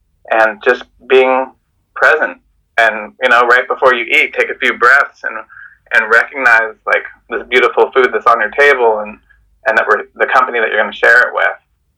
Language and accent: English; United States; there's a lot of great things about where we come from the States